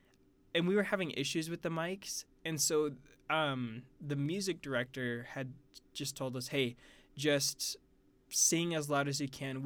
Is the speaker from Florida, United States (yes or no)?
yes; Florida, United States; just because I'm from Florida, is the Parkland students.